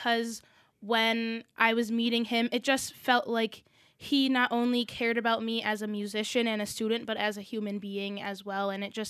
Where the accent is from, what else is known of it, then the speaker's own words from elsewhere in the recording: Rochester, New York, United States; growing up as especially a high school musician in Rochester, I had a lot of opportunities to perform at Eastman